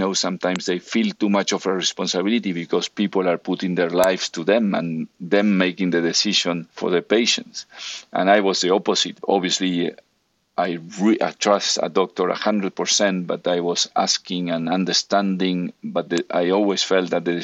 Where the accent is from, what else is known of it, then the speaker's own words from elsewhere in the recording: Argentina; You know, we come from Argentina